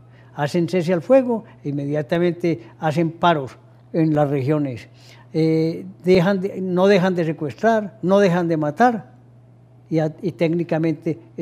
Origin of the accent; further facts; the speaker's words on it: Colombia; Somos muchos los colombianos, 50 millones de colombianos